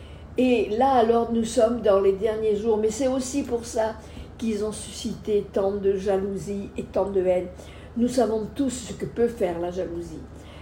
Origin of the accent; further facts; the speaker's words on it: Corsica, France; Donc Napoléon, en tant que Corse, nous l'aimons quand même.